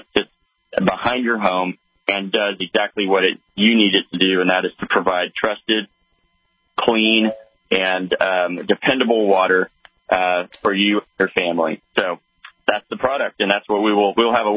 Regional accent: Oklahoma, United States; Look, I'm a farm boy. I grew up in Osage County, Oklahoma. Corn-fed at the end of the day.

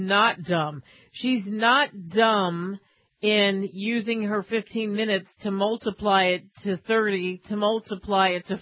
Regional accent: United States; every time I say, oh, I'm from New York or Jersey, people look at me like, well, you don't seem like you're from there.

